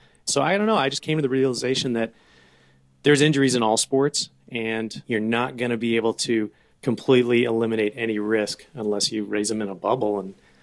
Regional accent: El Dorado Hills, California, United States; I'm from El Dorado Hills, California.

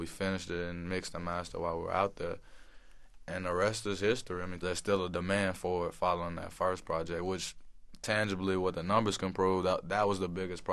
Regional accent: Nashville, Tennessee, United States; Like, man, I'm thinking about signing this kid from down here from Memphis. And I'm from Nashville.

